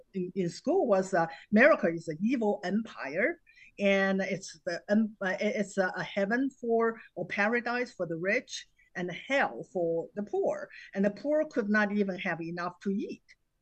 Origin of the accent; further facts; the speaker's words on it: China; English is a second language; China. And I only, when I was young, I only was able to travel to the neighboring city, which was my hometown, That means my where my parents come from.